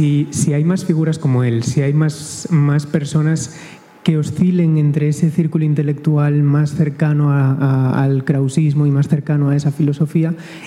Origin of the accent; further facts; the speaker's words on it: Galicia, Spain; yo que soy gallego